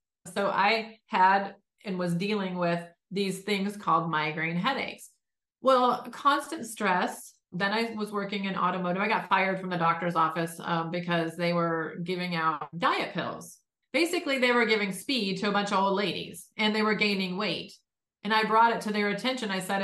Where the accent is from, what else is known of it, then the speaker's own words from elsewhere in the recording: Detroit, Michigan, United States; So I started out born and raised in Detroit. So blue collar environment.